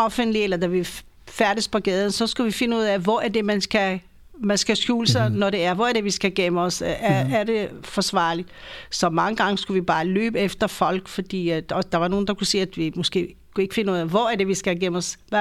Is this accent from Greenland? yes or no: no; Israel; jeg kommer også fra Israel, og du kommer ja. Også, da vi boede i Israel